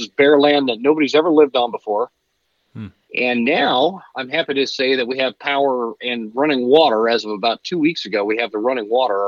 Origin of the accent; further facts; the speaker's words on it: Utah, United States; I grew up hunting the West. I grew up in Utah, and spent a lot of time in Utah, Idaho, and Wyoming, doing very outdoorsy.